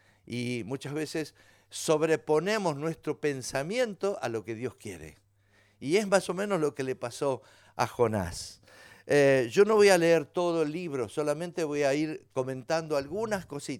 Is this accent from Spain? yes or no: no; Córdoba, Argentina; Soy argentino, soy cordobés, me gusta decir chistes